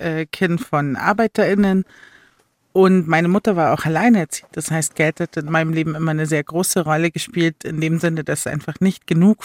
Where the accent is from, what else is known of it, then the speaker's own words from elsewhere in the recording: Bavaria, Germany; weil ich bin am Chiemsee aufgewachsen, wo Menschen typischerweise ein eigenes Haus haben, meistens auch ein Boot, einfach sehr wohlhabend sind.